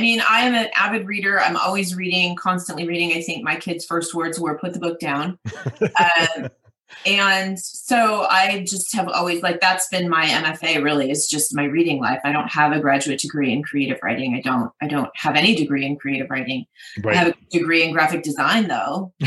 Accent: Santa Monica, California, United States; When I was growing up here, it was a small little sleepy beach town.

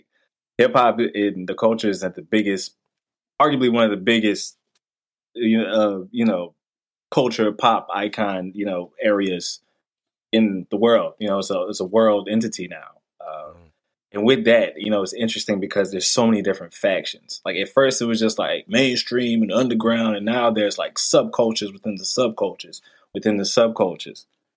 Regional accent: Lafayette, Louisiana, United States; got me into a CVS affiliate in my hometown, Lafayette, which led me into becoming a videographer for like news, hard news stories

